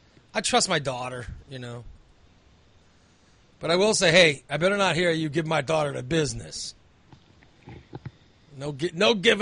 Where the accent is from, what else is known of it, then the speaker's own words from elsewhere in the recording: Illinois, United States; I grew up in Macoupin County. You know, everybody has guns, you know.